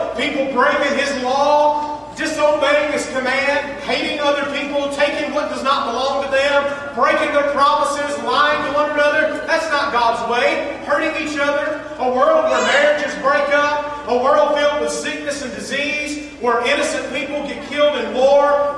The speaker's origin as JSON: {"language": "English", "region": "Mississippi", "country": "United States", "said": "I'm from Mississippi. We just call it a coon."}